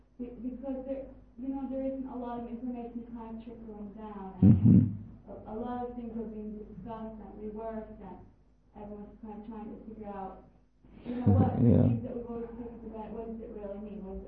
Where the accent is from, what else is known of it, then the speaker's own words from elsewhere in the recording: United States; I'm American.